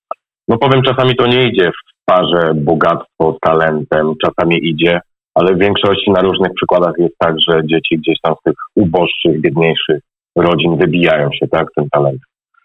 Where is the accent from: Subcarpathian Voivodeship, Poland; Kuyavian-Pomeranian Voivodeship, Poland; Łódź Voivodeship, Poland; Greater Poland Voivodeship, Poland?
Greater Poland Voivodeship, Poland; Ja mam serducho, gdzie pochodzę z Wielkopolski